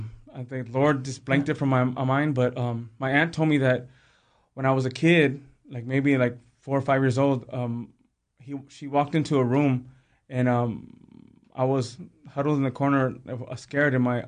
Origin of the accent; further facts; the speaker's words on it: West Covina, California, United States; Well, I grew up right here in West Covina, California. I grew up in a home of fallen away Catholics.